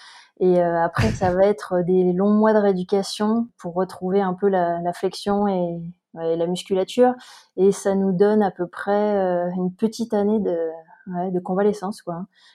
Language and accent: French; Montpellier, Occitanie, France; also born or lived in Paris; now in Briançon, France; Donc, je vis à Briançon depuis 2 ans et demi. Trois ans. Je suis originaire de Montpellier. J'ai vécu à Paris